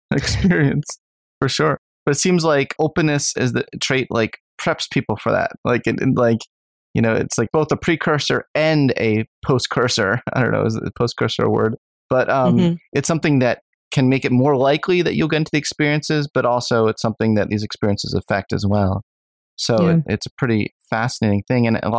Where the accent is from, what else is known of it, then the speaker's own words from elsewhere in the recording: Philadelphia, Pennsylvania, United States; I have trouble saying, I don't know how to say all without saying all because I'm from Philly.